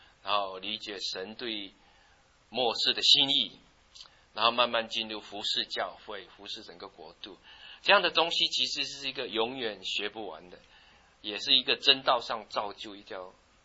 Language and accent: Chinese; China; 特别是我们中国人也知道